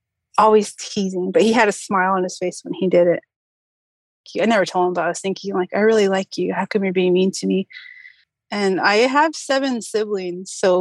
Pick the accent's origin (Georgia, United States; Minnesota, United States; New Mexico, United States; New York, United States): New Mexico, United States; And this is my original Valentine's Day story. I grew up in New Mexico